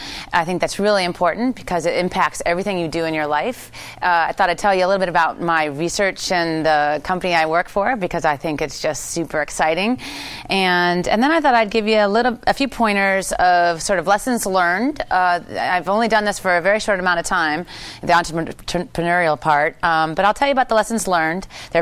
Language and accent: English; Indiana, United States; I grew up in the Midwest, in a very rural part of the world, on a farm in Indiana.